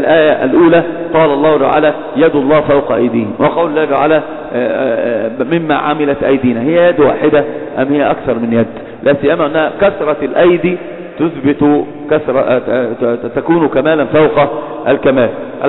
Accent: Alexandria, Alexandria Governorate, Egypt; احنا انا اسكندراني لما اتكلم عارف لما اتكلم بقول بنتفش احنا رايحين احنا جايين

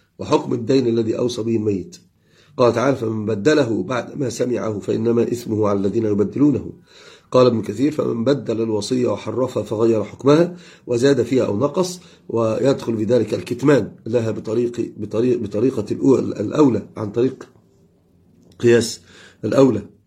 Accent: Fez, Fès-Meknès, Morocco; أنا فاسي تزاب.

